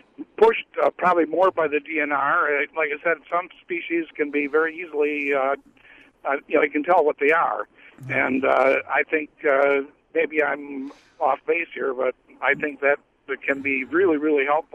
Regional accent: Shawano, Wisconsin, United States; I'm an old guy, and as a kid, I grew up in the Shawano area and did a lot of ice fishing.

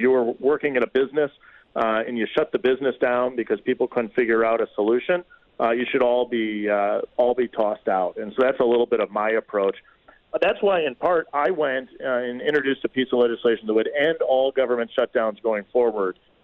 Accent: Janesville, Wisconsin, United States; I spent the last 10 years working in the manufacturing sector in Wisconsin and near my hometown of Janesville.

